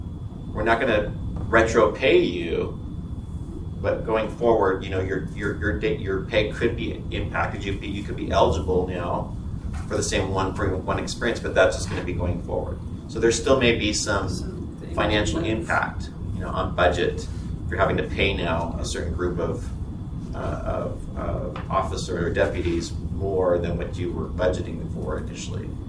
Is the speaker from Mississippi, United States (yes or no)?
no; Salt Lake City, Utah, United States; I come from Salt Lake City, where for the city's police department, I mean, this is the direction they've already gone.